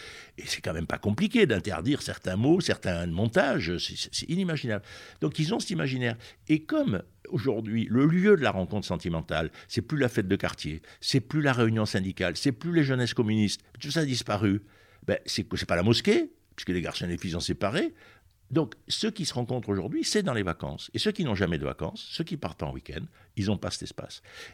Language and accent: French; Marseille, Provence-Alpes-Côte d'Azur, France; Moi, quand j'étais jeune à Marseille